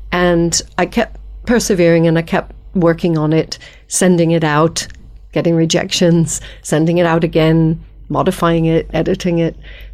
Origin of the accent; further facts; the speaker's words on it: New York, United States; also born or lived in Canada; my strange accent is because I grew up in New York and went to university in Canada and then did my master's back in the States.